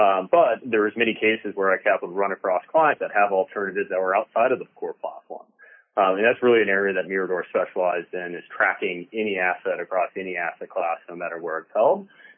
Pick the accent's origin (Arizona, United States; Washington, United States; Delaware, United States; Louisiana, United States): Arizona, United States; Well, I was actually born and raised in Arizona, and I grew up playing hockey